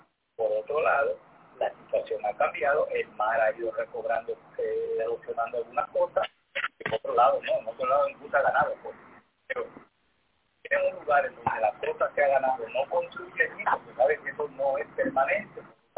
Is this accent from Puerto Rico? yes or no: yes; Puerto Rico; nosotros somos de Puerto Rico.